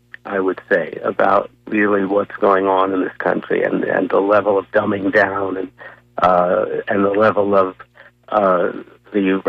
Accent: Queens, New York, United States; I came from Queens, New York.

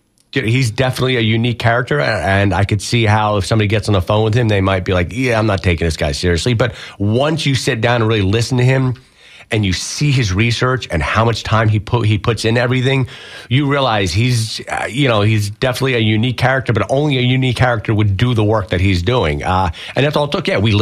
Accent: Ewing, New Jersey, United States; I grew up in Ewing, New Jersey, which is a suburb of Trenton. And my house was a 5-minute bike ride from where George Washington crossed the Delaware.

